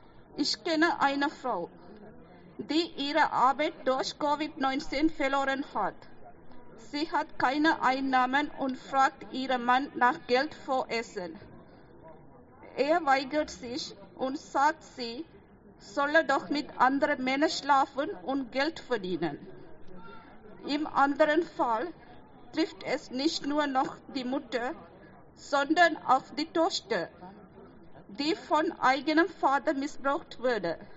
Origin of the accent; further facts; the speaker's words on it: Sri Lanka; Ich komme aus Sri Lanka.